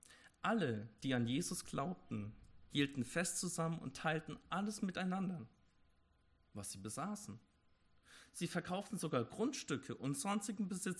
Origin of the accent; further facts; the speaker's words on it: Bavaria, Germany; Ich komme ursprünglich aus Oberbayern.